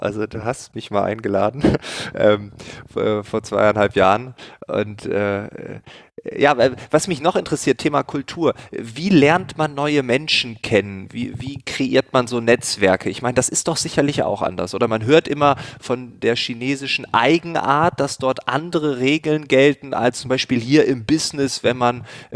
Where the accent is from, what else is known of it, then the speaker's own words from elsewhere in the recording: Lower Saxony, Germany; Ich als Ostfriese habe es nicht einfach in Bayern und ein Bayer in Ostfriesland wird es auch nicht einfach haben.